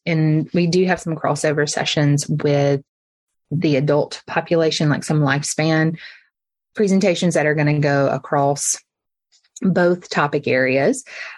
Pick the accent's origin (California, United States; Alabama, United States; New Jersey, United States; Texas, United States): Alabama, United States; And since I am from Alabama originally, we decided to try for it.